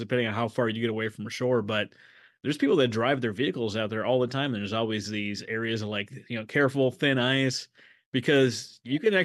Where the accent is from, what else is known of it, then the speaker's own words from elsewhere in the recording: Fergus Falls, Minnesota, United States; We got this Minnesota connection. I grew up in Fergus Falls, Minnesota